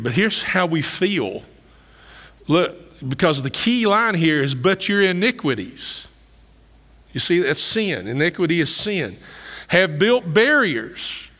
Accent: Kentucky, United States; But I grew up in Greene County from second grade to eighth grade.

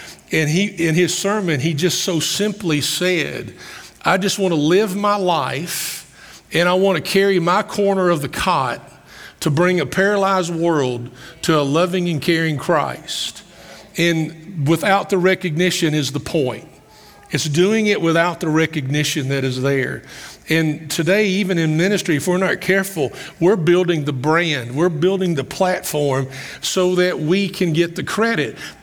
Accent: Summersville, Kentucky, United States; Growing up outside of Campbellsville, a little community called Summersville, in the summertime, we get our yards to mow.

